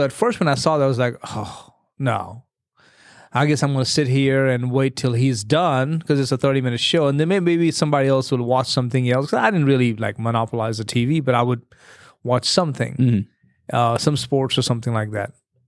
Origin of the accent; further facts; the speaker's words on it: India; now in United States; And I grew up in a big city. My hometown, now it's 500,000 people.